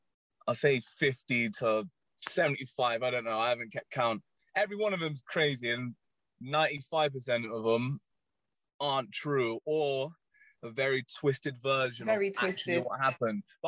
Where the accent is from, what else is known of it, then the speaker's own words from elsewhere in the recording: Bath, South West England, United Kingdom; now in London, United Kingdom; I'm from Bath. I moved to London.